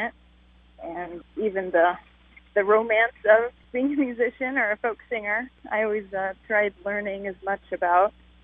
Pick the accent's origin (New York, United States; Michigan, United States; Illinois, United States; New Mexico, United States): Illinois, United States; Collinsville; now in Effingham, United States; I grew up in Collinsville, Illinois, near St. Louis, and I went to high school in Greenville